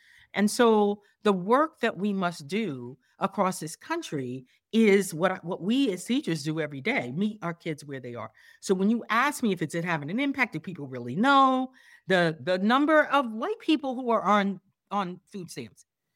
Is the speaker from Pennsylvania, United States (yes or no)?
yes; Pennsylvania, United States; locals in my home state of Pennsylvania